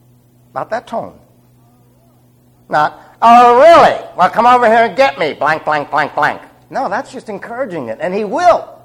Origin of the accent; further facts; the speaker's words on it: New York City, New York, United States; I'm born and raised in New York City. The only thing I ever did with sheep was eat them.